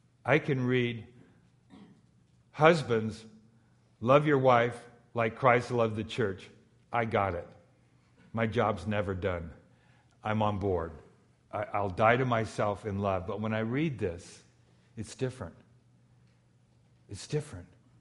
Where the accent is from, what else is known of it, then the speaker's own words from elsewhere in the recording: California, United States; But growing up in Southeast LA County, small home and 11 of us there, Catholic home, church around the block